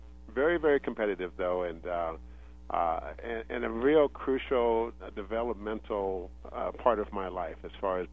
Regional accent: Sacramento, California, United States; I grew up in South Sacramento

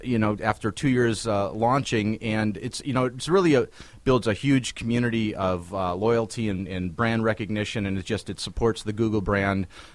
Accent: Ventura, California, United States; Well, I grew up in Ventura, went to Buena High School, played soccer for Buena, and got my degree from Loyola Marymount University in Los Angeles

